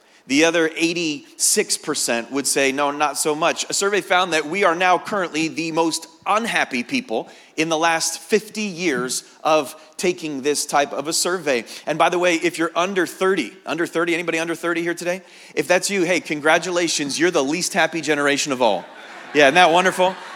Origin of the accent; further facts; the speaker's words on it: New England, United States; Now, I'm still in the Northeast, even though I'm from New England and I'm not quite at home.